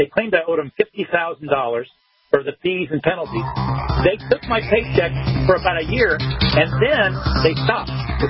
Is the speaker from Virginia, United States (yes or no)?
yes; Virginia, United States; I was born in Virginia. I'm a Virginian.